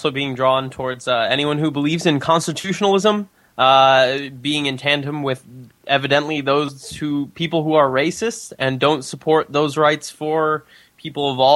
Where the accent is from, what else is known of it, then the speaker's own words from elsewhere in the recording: Michigan, United States; you can certainly think of the Michigan militia in my home state of Michigan